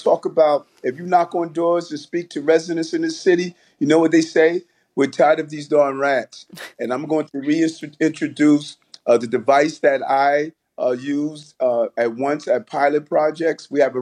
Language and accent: English; New York City, New York, United States; I'm a New Yorker.